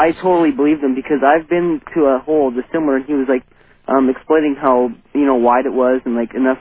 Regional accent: Seattle, Washington, United States; from Seattle.

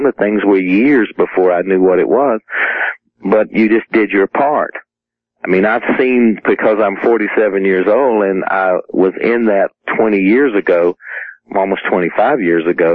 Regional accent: South Carolina, United States; Raised in South Carolina. I'm 47 years old. I was born in 1950. I grew up in South Carolina.

